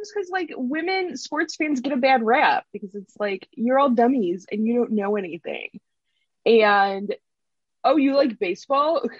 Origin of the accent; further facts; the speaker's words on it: Chicago, Illinois, United States; Well, and like, I grew up in Chicago. I grew up a Chicago sports fan. Like, having a long sports history is just a thing here.